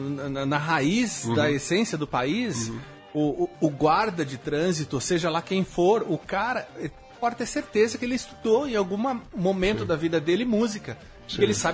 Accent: Sorocaba, São Paulo, Brazil; Isso no interior, em Sorocaba. Sou de Sorocaba.

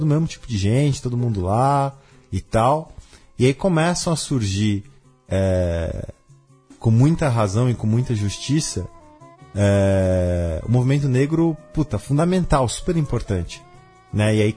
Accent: Brazil; Mas eu vim do Serpa. E eu sempre brinco que eu descobri que eu era branco por causa dos

